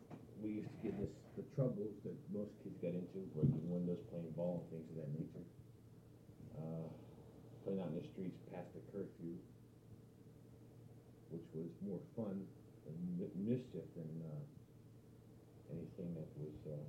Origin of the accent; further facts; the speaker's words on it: Farrell, Pennsylvania, United States; But growing up in Farrell was, I wouldn't think it would be anything unique other than everybody back in the late 30s, 40s, 50s seemed to be like one big happy family.